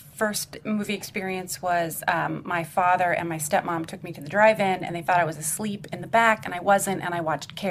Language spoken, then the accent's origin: English; California, United States; No, I'm from California.